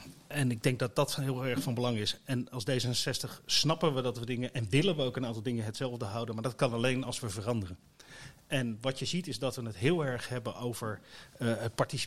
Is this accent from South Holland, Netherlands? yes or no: yes; Rotterdam, South Holland, Netherlands; Ik kom oorspronkelijk uit Rotterdam